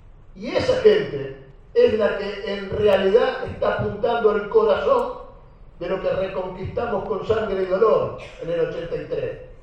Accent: Argentina; lo que realmente nos llena de orgullo como trabajadores argentinos

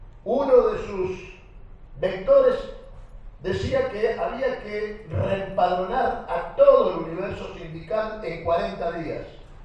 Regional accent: Argentina; lo que realmente nos llena de orgullo como trabajadores argentinos

